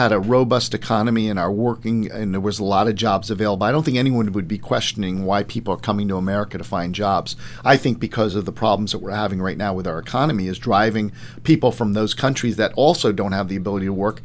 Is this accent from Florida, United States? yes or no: yes; Miami Beach, Florida, United States; We're going way back because I was born and raised on Miami Beach.